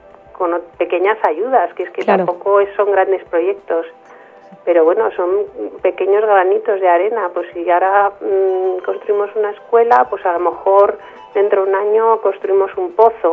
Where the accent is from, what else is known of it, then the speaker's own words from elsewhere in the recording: Spain; la ONG es española, nuestros miembros somos españoles.